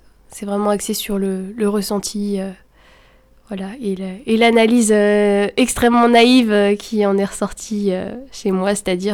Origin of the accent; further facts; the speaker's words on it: Pontivy, Brittany, France; born there; Je suis née à Pontivy.